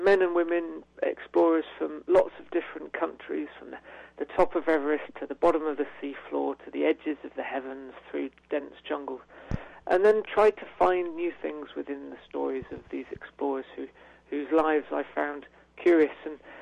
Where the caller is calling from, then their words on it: England, United Kingdom; I'm calling from England, so I'm sending you a message many thousands of miles away.